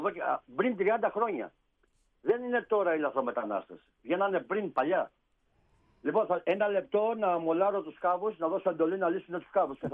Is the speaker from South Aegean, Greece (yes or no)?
yes; Leipsoi, South Aegean, Greece; now in Rhodes, Greece; Εγώ, ναι, μεγάλωσα στους Λειψούς, έκανα οικογένεια εκεί πέρα, τα παιδιά μου.